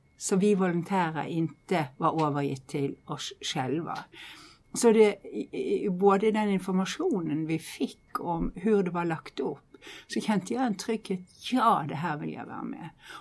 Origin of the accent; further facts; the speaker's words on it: Western Norway, Norway; Swedish is a second language; now in Tyresö, Sweden; Och jag kommer från Norge, från västkusten av Norge. Så jag är ju lite invandrare och Google Translate förstår inte helt min svenska.